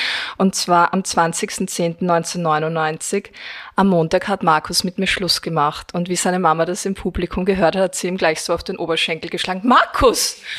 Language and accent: German; Gänserndorf, Lower Austria, Austria; das war immer so eine Fortgelocation halt bei uns in Gänserndorf in Niederösterreich.